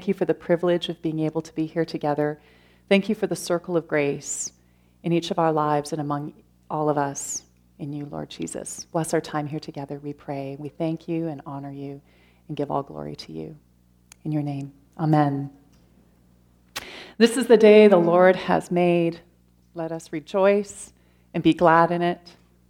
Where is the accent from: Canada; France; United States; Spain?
Canada; London, Ontario; I grew up in London, Ontario, without a faith, really kind of, I guess I would define myself as loosely Catholic in terms of a European Catholic background, went to church for Christmas and Easter sort of thing, largely went to a Hungarian church